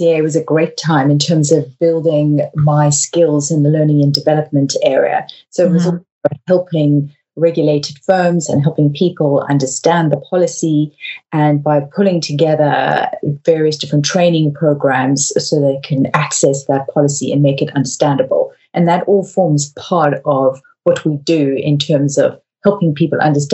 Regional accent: South Africa; moved away as an adult; now in London, United Kingdom; I'm from South Africa, and I moved to London back in the early 2000s.

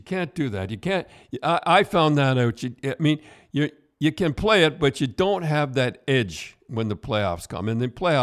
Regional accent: Kingston, Ontario, Canada; And I grew up in Kingston, was not far

